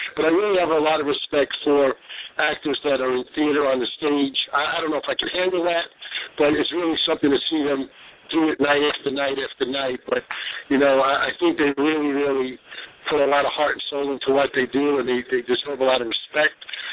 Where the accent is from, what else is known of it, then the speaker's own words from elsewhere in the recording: Brooklyn, New York, United States; Well, I grew up in Brooklyn, and, you know, we had family and friends that were in the nightclub business, the restaurant business, so I was kind of raised in it.